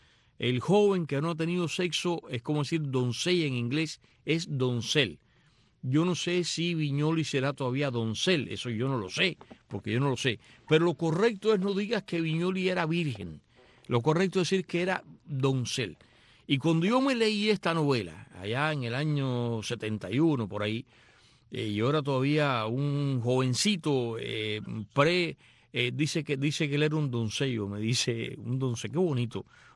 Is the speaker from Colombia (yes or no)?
no; Cuba